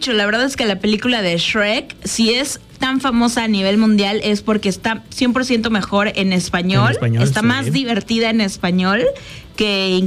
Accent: Mexico; a las películas que se doblan aquí, porque pues nuestro acento es neutro, entonces, exacto, por eso en México se doblan muchas películas.

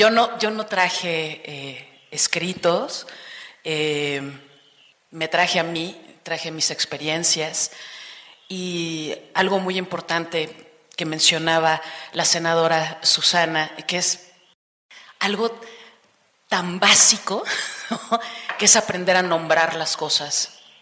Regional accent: Mexico; Soy negra, soy blanca y soy mexicana.

